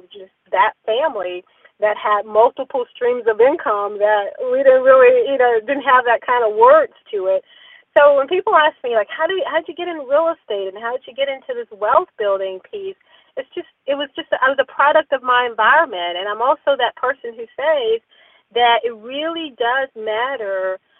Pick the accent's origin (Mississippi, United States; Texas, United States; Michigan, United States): Mississippi, United States; now in Atlanta, United States; I know. Yeah, that we're Mississippi girls.